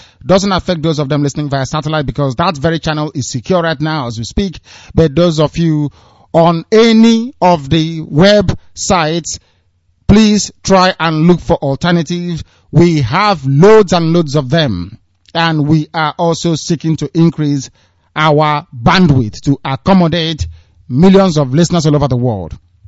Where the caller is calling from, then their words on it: Biafra, Nigeria; I am speaking from Biafra land. This broadcast is coming from Biafra, not from outer space. I'm not in London. I'm not in Europe. I am in Biafra land.